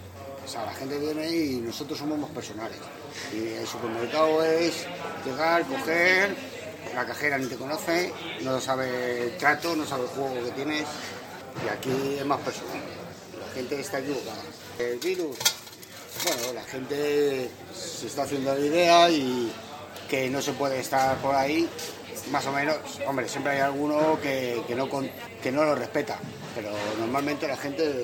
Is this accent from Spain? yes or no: yes; Spain; volvemos a ser como antes, como somos los españoles